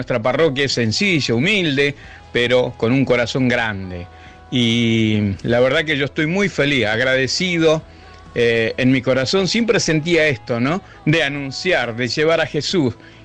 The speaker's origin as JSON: {"language": "Spanish", "region": "Buenos Aires", "country": "Argentina", "said": "de Capital Federal, y pertenezco a la comunidad de la parroquia María Madre del Redentor, que está en la calle México 2749, Capital Federal."}